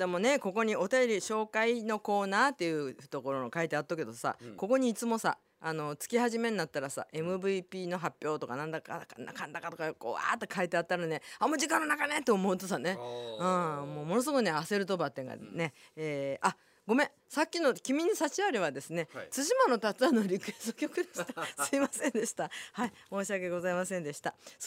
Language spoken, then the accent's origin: Japanese; Nagasaki, Japan; 長崎で育った私は子供の頃は精霊流しは花火が怖い日でした